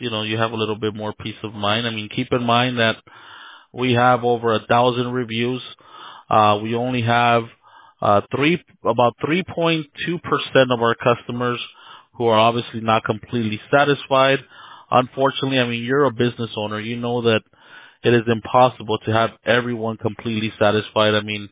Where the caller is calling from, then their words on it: Fountain Valley, California, United States; Fountain Valley, California. Precisely, I'm not sure if you're familiar with Orange County.